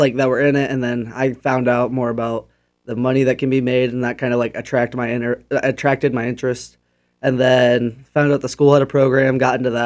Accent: Warsaw, United States; I grew up around Warsaw. I live around Chapman right now. I also live in Webster a little bit of the time.

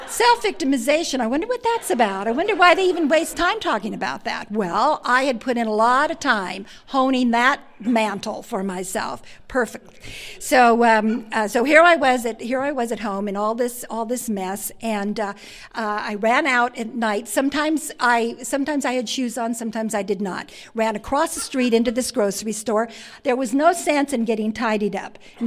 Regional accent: Ireland; And being Irish, that's not hard.

